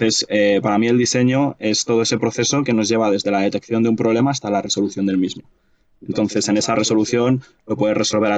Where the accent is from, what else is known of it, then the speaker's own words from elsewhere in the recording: Madrid, Community of Madrid, Spain; also born or lived in Milan, Italy; yo soy diseñador industrial de Madrid, aunque también estuve viviendo en Milán hasta hace no mucho. Volví a España este último año, este 2020